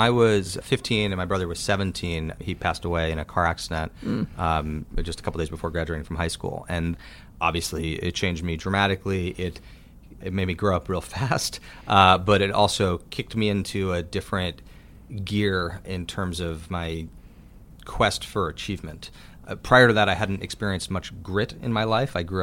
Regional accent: Manhattan, New York, United States; So I grew up here in Manhattan through fifth grade.

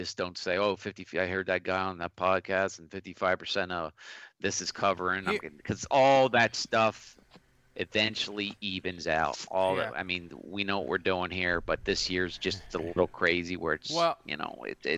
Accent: Philadelphia, Pennsylvania, United States; and again, I'm from Philly, so I can say

